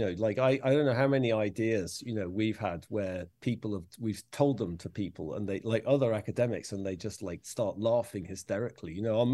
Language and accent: English; England, United Kingdom; I'm English.